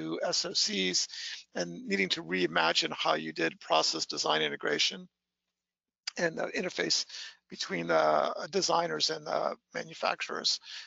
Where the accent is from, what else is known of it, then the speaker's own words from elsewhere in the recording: Rhode Island, United States; Sure. So, yeah, I grew up in Rhode Island.